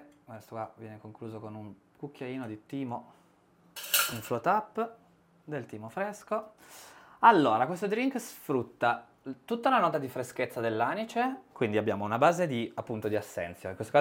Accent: Piedmont, Italy; poi sono piemontese, quindi con me anche sulla grappa sfondi una porta aperta.

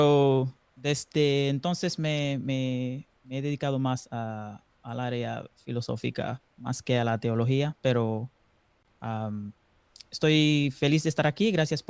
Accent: Dominican Republic; Yo soy natural de la República Dominicana, soy cristiano.

